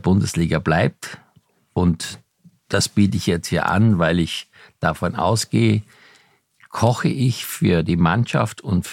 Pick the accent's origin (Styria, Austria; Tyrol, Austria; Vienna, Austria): Styria, Austria; mit meinem Heimatland der Steiermark